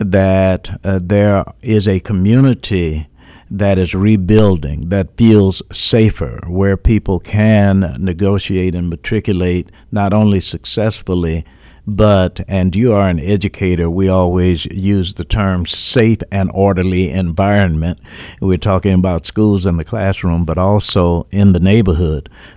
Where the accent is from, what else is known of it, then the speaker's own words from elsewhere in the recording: Chicago, Illinois, United States; now in Kansas City, United States; my hometown, Chicago, Illinois, and here in Kansas City, Missouri.